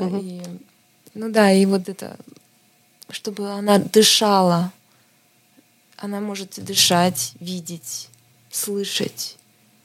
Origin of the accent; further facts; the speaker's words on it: Estonia; first language Estonian; Russian is a second language; Да, это мой родной язык.